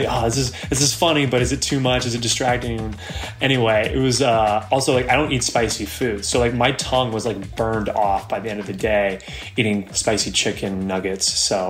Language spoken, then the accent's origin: English; California, United States; I'm a bro from California, and I've played a lot of Stevie, a lot of Timmy's, a lot of Ray's, Eddie's, Bobby's, Brody's